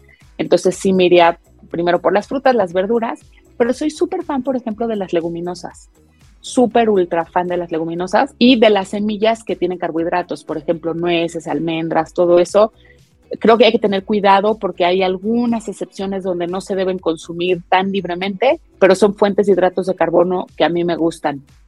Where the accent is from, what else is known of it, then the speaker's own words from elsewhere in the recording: Mexico; Creo que en general, como mexicanos